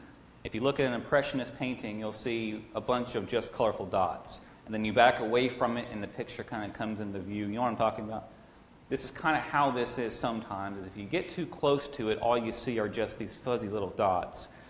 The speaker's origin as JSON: {"language": "English", "region": "Virginia", "country": "United States", "said": "because I made such a strong point when I was in preaching school to say I'm from Virginia. They go, oh, West Virginia? No, different state."}